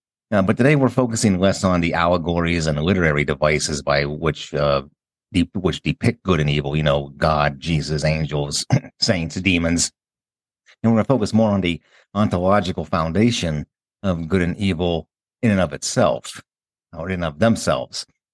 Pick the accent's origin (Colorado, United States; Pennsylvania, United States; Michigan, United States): Pennsylvania, United States; Yeah, I remember that from growing up in Pennsylvania